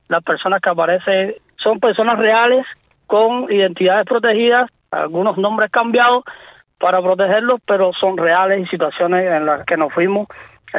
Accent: Cuba; moved away; ya yo tenía la idea de escapar de Cuba.

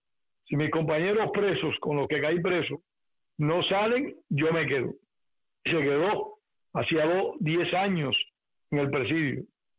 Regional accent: Cuba; moved away; un esfuerzo que empecé a realizar en cuanto salí de Cuba

